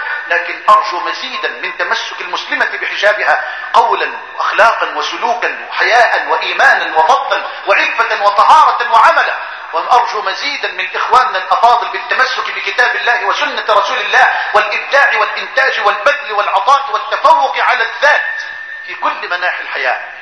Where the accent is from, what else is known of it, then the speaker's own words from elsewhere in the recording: Egypt; واجعل بلدنا مصر واحة للأمن والأمان وجميع بلاد